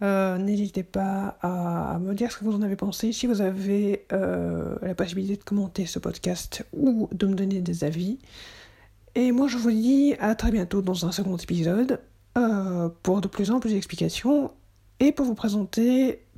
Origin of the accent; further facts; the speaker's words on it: Belgium; je suis belge, francophone. Je suis né en 1988 et je suis non-voyant depuis ma naissance.